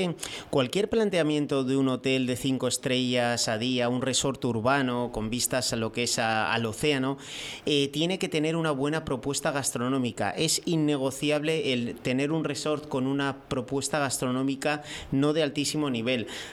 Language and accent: Spanish; San Sebastián, Basque Country, Spain; yo tengo 36 años y soy de Donostia, San Sebastián, el País Vasco, y bueno, es una gran capital gastronómica